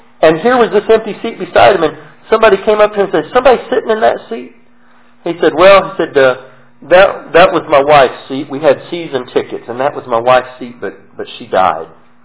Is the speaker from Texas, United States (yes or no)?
yes; Texas, United States; born there; See, I was born in Texas, so I'm a Cowboys fan.